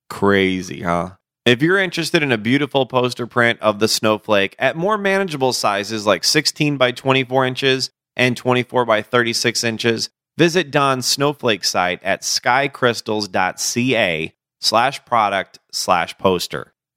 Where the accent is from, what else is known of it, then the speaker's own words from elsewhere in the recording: Chicago, Illinois, United States; I'm originally from Chicago and love that town.